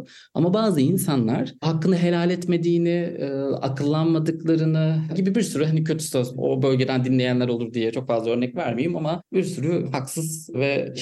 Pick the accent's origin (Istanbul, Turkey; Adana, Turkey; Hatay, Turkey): Hatay, Turkey; Antakya; Ben Antakyalıyım, deprem gününde orayı gördüm.